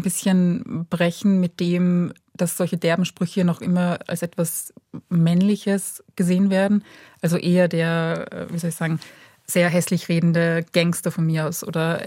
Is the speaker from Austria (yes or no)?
no; Bosnia & Herzegovina; first language Bosnian; beziehungsweise aus dieser bosnischen Sprache, die meine Eltern mit mir sprechen, beziehungsweise das quasi meine Muttersprache ist.